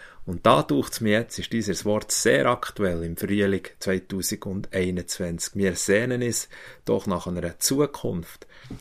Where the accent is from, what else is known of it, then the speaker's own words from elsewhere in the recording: Bern, Switzerland; Ich bin am Brienzersee aufgewachsen